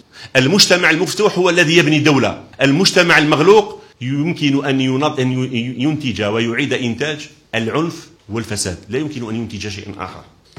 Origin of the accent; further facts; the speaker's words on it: Algeria; وكيف نتناقش فيما بيننا كجزائريين في تنوعنا حول عالم الأفكار